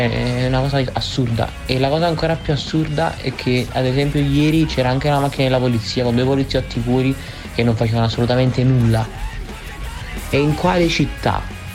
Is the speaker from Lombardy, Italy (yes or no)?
no; Naples, Campania, Italy; Io da napoletano